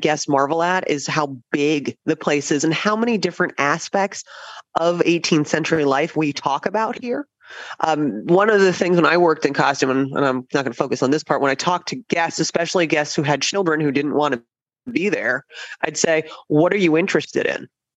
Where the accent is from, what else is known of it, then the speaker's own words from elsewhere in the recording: New Jersey, United States; now in Williamsburg, United States; No, I'm from New Jersey.